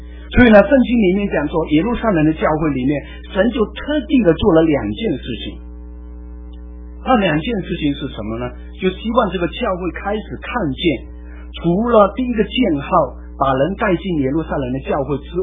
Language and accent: Chinese; China; 你说我们中国人怎么会信耶稣呢？